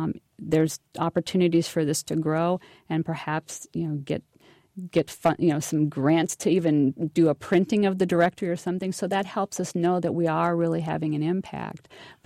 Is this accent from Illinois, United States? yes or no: yes; Illinois, United States; also born or lived in Moab, Utah; Right now, I'm working on my hometown in southern Illinois because there's a big need there as well.